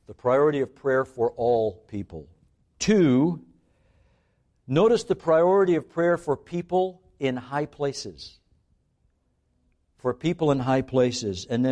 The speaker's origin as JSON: {"language": "English", "country": "Canada", "tie": "born or raised there", "also_born_or_lived": "Glasgow", "lives_now": "United States", "said": "I'm actually an immigrant to the United States. I was born in Glasgow, Scotland, and then I was raised in Canada. And about 10 years ago, my family and I, by choice, became citizens of the United States, actually at Valley Forge, of all places."}